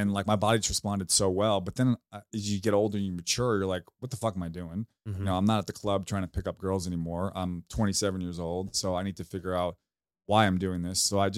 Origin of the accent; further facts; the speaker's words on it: New York, United States; So a little backstory on that. I grew up in New York.